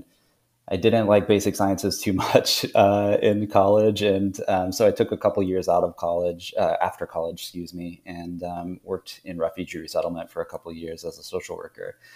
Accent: Southeast, United States; now in California, United States; I'm originally from the Southeast, but live in California now

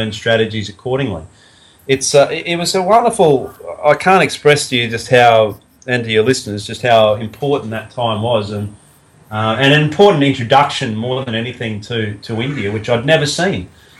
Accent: Kingaroy, Queensland, Australia; I went home to Kingaroy, where my hometown is, just over this week, and saw my parents who live on a, you know, 800 odd acre property, and on that property we actually live on the side of a volcano.

